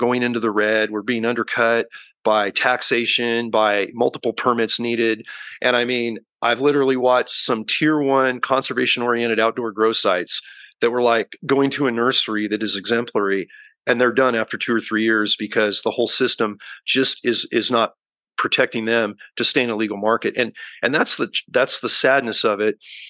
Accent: California, United States; I had a little bit of pride that in my home state, previous home state of California, we're the weed state of the world

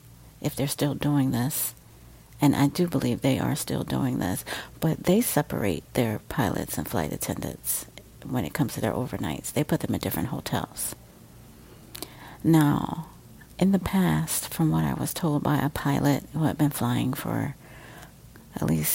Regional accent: United States; I'm speaking as an American person, as an American citizen working for a U.S. airline.

